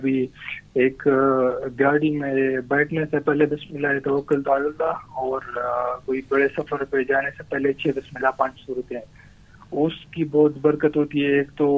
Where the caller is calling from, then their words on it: Sharjah, United Arab Emirates; جی میں شارجہ سے بات کر رہا ہوں